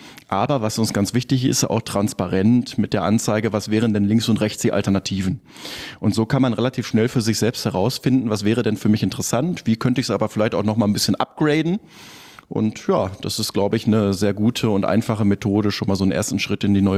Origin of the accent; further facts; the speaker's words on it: Dortmund, North Rhine-Westphalia, Germany; Ich komme aus Hombruch persönlich, wohne da auch.